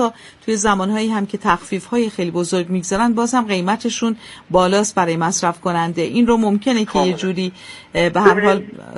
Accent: Iran; خود من به عنوان یک ایرانی واقعا ترجیح همین هست که کفش ایرانی بخرم

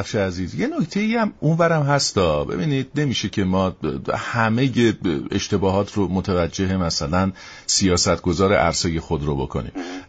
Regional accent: Iran; من خودم آدم تو این مملکت دارم زندگی میکنم، ایرانی ام دیگه، به عنوان یه ایرانی

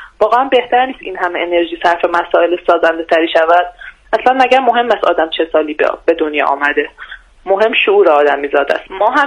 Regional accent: Lavasan, Tehran Province, Iran; بین فشم و لواسان میشه، این منطقه اسمش عمام است با الف.

